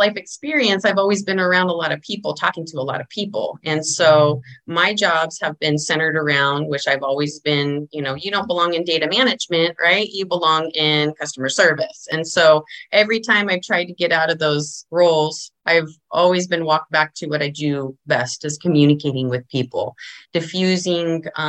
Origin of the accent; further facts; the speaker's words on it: Ramona, California, United States; So I'm from Ramona. That's where the roots of my family are.